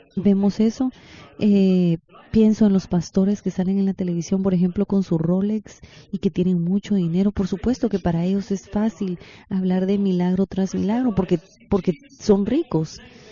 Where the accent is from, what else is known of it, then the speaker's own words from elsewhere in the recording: United States; Como americanos, nosotros tenemos como ciertos símbolos de lo que nos describen y cómo nos miramos a nosotros como Estados Unidos a nivel del mundo.